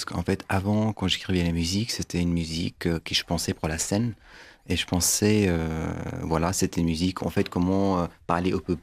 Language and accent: French; Paris, Île-de-France, France; enfin une bonne partie de ma vie j'ai grandi à Paris